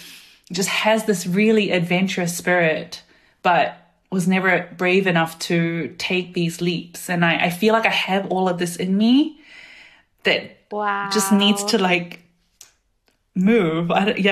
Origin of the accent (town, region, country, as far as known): New Zealand; born or raised there